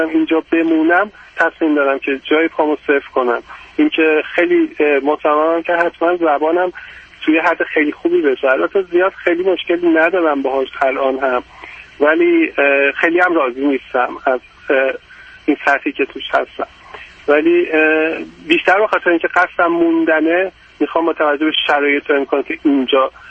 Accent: Iran; moved away as an adult; روزی که داشتم از ایران می اومدم بیرون تقریبا 30 سالم بود،

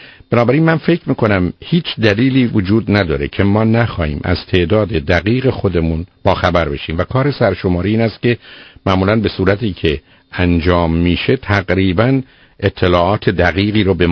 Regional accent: Iran; بیشتر ما افتخارمون به این است که ایرانی هستیم

